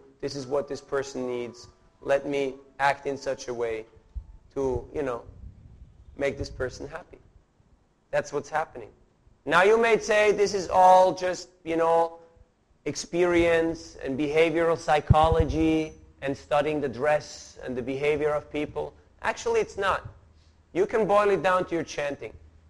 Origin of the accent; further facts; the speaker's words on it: Switzerland; English is a second language; Like sometimes I go to a place, you know, and I say, I'm from Switzerland and this and that, and then people say, go back to Switzerland.